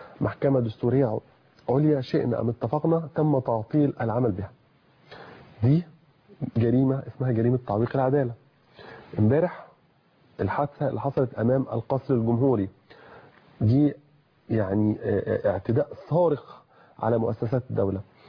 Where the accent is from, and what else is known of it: Egypt